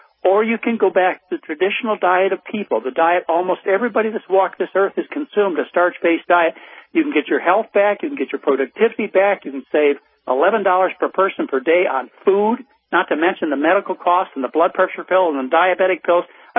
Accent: Midwest, United States; So wherever you're from, I was from the Midwest, and I was raised on mashed potatoes.

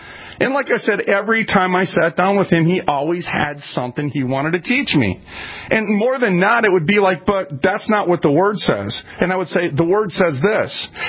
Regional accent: Minneapolis, Minnesota, United States

